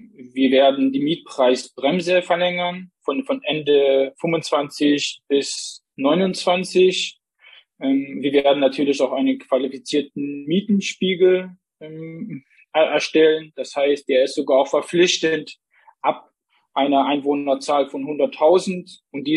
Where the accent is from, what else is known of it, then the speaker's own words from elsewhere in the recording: Plauen, Saxony, Germany; now in Dresden, Germany; Ich komme aber aus Plauen, also einem Kleinstadt in Sachsen, wo ich natürlich auch den ländlichen Raum da kenne.